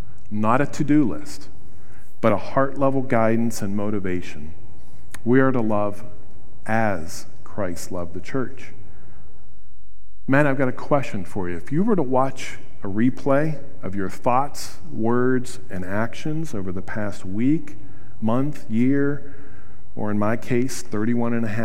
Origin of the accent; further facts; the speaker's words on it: Wheeling, West Virginia, United States; I grew up in Wheeling, West Virginia, with a guy who was one of 9 children